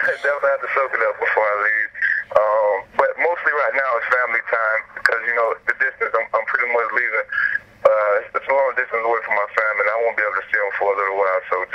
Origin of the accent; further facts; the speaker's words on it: Florida, United States; I came from Florida, so I'm around the beach pretty much 24/7.